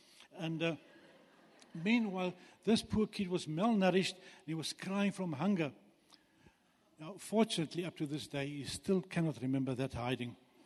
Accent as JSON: {"language": "English", "country": "Eswatini", "tie": "born or raised there", "said": "I grew up in Swaziland on a farm."}